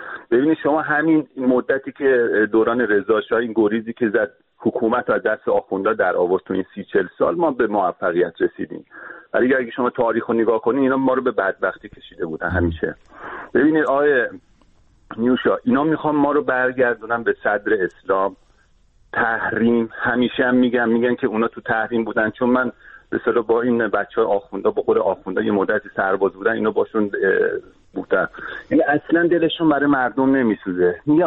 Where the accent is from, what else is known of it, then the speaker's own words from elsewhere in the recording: Tehran, Tehran Province, Iran; moved away; من خودم بچه تهرانم، جنوب شهر تهرانم. من بعضی موقع به صدا میرم ایران، خانواده‌ام میبینم.